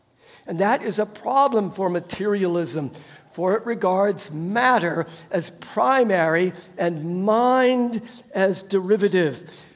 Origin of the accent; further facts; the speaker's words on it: Ohio, United States; But I grew up near Cincinnati. And this was like the late 60s, early 70s.